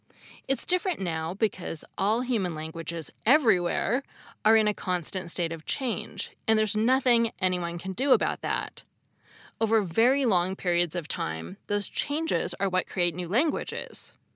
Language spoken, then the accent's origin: English; United States; As an American, I had never heard them called Lego.